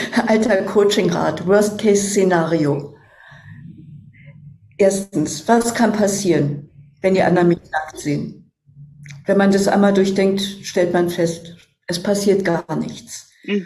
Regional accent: Berlin, Germany; Ich bin Berlinerin, ich bin preußisch, protestantisch erzogen worden.

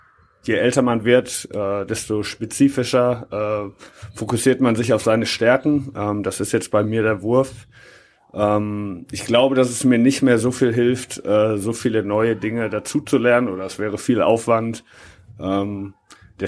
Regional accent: Hagen, North Rhine-Westphalia, Germany; now in Münster, Germany; Ich bin 31 Jahre alt. Ich komme ursprünglich aus Hagen und jetzt wohne ich seit 3 Jahren in Münster.

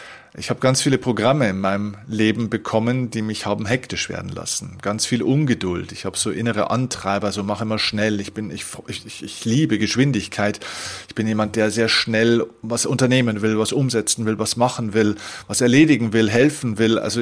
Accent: Bavaria, Germany; die sogenannte Stadezeit, wie man bei uns in Bayern sagt, ja, also die stille Zeit

